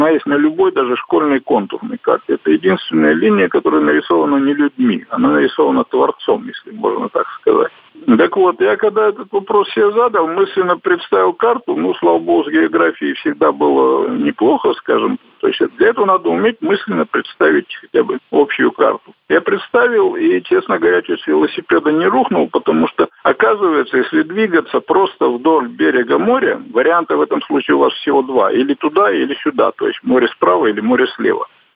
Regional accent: Urals, Russia; я решил поехать на историческую родину, а родом я с Урала

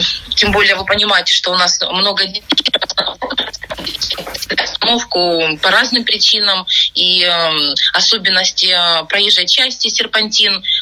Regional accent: Donetsk, Donetsk Oblast, Ukraine; Из города Донецка приехали, ехали автобусом вместе с детьми

